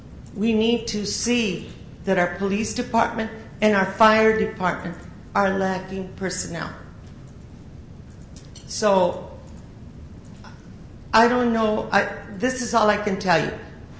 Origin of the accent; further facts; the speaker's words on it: Glendale, United States; I am from Glendale. I've lived here all my life.